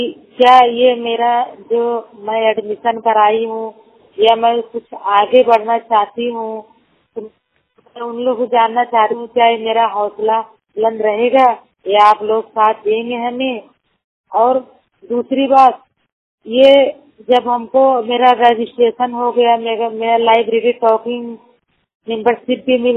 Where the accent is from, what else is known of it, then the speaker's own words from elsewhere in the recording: Jaunpur, Uttar Pradesh, India; now in Mumbai, India; जिला जौनपुर के रहने वाली हूँ, मुंबई में रह रही हूँ।